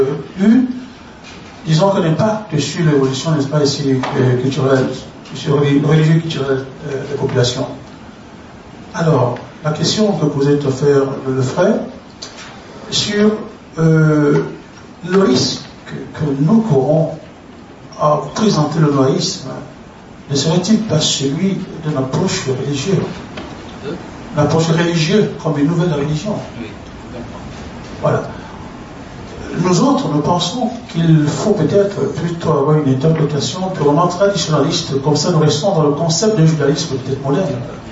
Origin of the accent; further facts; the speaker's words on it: Cameroon; Si je parle, par exemple, chez nous, en Afrique, où certainement nous nous intéressons à fonder dans le futur une communauté.